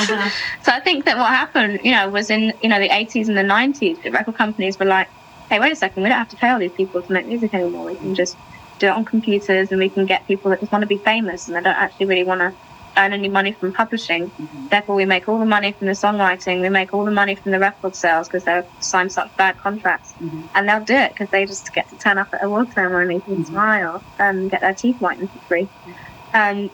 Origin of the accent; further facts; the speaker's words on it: London, United Kingdom; I grew up in Notting Hill and Shepherd's Bush, which is a very Caribbean area